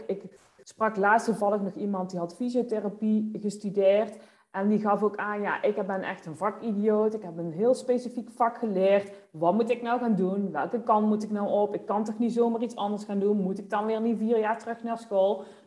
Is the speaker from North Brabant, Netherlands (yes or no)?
yes; North Brabant, Netherlands; Ik ben ook een Brabander.